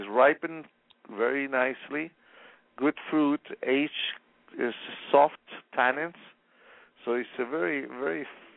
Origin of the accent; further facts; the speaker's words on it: Chile; I'm from originally from Chile, so we have also a winery in Chile.